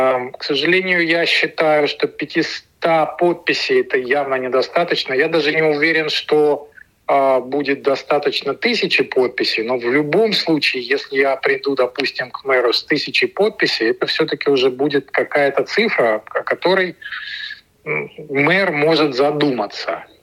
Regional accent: Sydney, New South Wales, Australia; я из Сиднея.

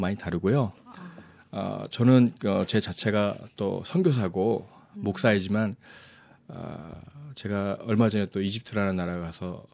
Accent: South Korea; first language Korean; now in Australia; 저는 모국어가 아무래도 한국어다 보니까

